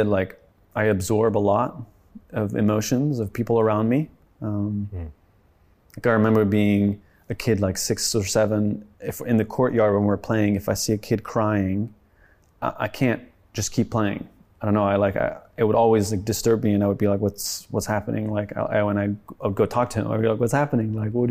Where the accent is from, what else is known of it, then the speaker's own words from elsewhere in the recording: France; my family's Swedish, but I grew up in France, and the French school system is very strict and rigid.